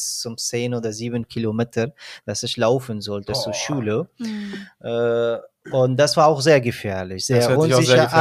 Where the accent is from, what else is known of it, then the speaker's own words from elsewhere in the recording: Baghlan, Afghanistan; Und ich bin im Krieg geboren und aufgewachsen. Ich bin im 1989 in Afghanistan, im Norden von Afghanistan, in der Provinz Baghlan aufgewachsen, geboren und später dann mein Vater berufsbedingt nach Kundus